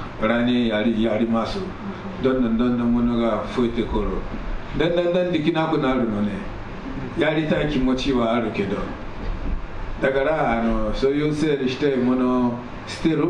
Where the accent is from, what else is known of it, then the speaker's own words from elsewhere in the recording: Ghana; Japanese is a second language; 私エジプト人じゃない、ガーナ人けど、